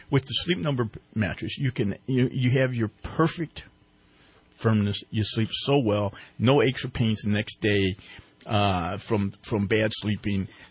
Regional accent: United States

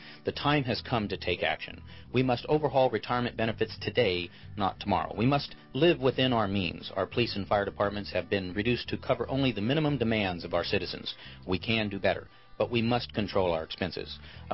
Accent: Redding, California, United States; I grew up in Redding, California. I attended Shasta College and Sacramento State University.

